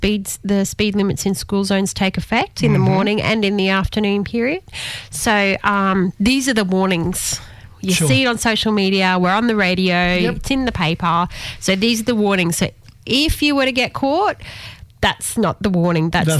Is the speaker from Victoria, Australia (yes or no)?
no; Brisbane, Queensland, Australia; Because this is when I was growing up in Brizzy